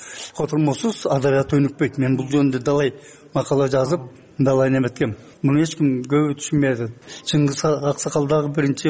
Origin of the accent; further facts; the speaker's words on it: Bystrovka, Chuy Region, Kyrgyzstan; үйрөнбөй эле мен орустун арасында туулуп өсүм да. Быстровка деген биздин Кемин районунун борбору 80% эли орус болчу.